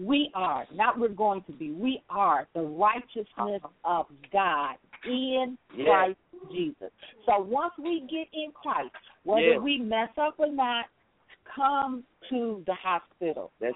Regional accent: Chicago, Illinois, United States; we used to have testimony in the church, and I'm from Chicago

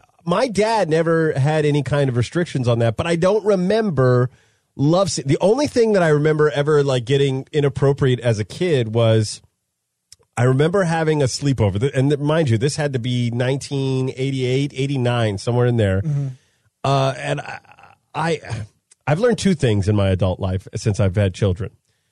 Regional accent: Modesto, California, United States; we used to ride our bikes to the Video King, which is like a Blockbuster Hollywood Video in my hometown of Modesto.

